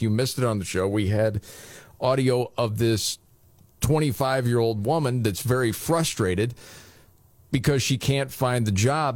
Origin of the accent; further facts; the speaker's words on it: Midwest, United States; See, Scott and I from growing up in the Midwest.